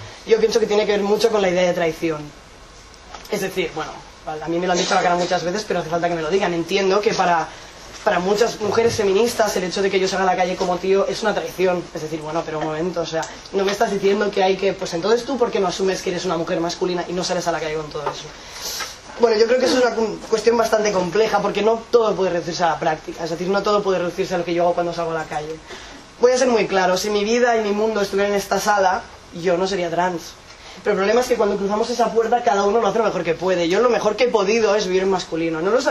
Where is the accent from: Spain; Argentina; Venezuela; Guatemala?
Spain; Barcelona, Catalonia; vengo de Barcelona.